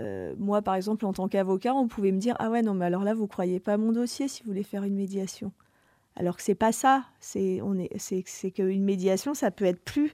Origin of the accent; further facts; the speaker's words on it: Grenoble, Auvergne-Rhône-Alpes, France; Moi, en fait, je suis rattachée à Grenoble parce que je viens de Grenoble. Enfin, ça fait quelques années que je suis là, mais maintenant j'habite ici.